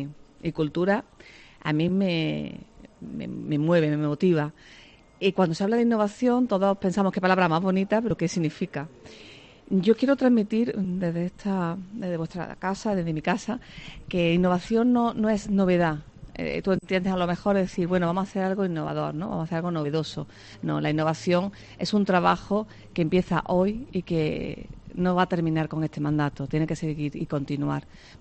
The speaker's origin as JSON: {"language": "Spanish", "town": "Córdoba", "region": "Andalusia", "country": "Spain", "said": "Si ya de por sí yo era una abanderada de mi tierra, ahora Córdoba es mucho más para mí."}